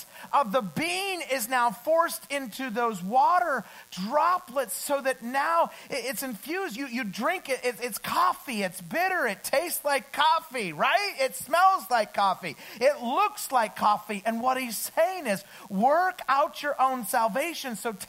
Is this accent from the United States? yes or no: yes; Idaho, United States; And I grew up in Idaho.